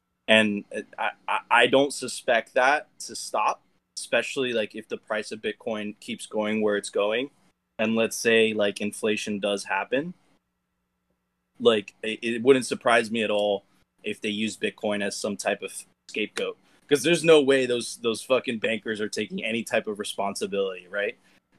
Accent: Venezuela; I'm from Venezuela and, like, communism fucked up the whole country.

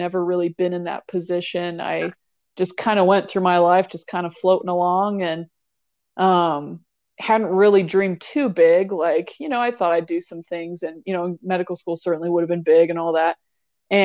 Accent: Hawaii, United States; I grew up in Hawaii, which I always love saying that because I'm not gonna lie, I feel pretty blessed being from there.

